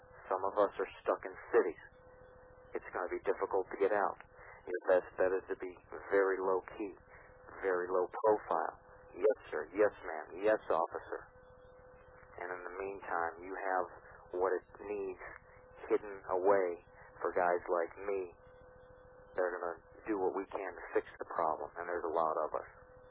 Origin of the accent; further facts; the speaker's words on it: Cleveland, Ohio, United States; I'm from Cleveland. It's the blue collar in me.